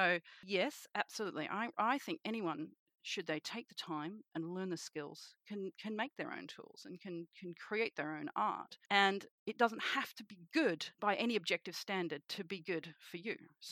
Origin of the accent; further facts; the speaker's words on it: Sydney, New South Wales, Australia; I am a witch from Sydney, Australia